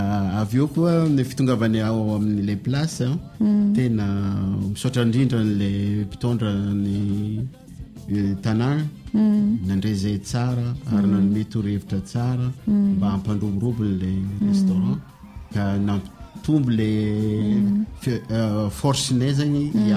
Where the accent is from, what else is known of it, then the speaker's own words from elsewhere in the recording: Madagascar; quand il y a des événements en tant que malgache